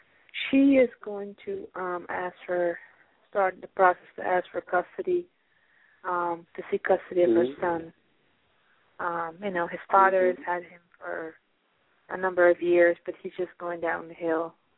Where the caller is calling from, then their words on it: New Jersey, United States; I'm calling from New Jersey.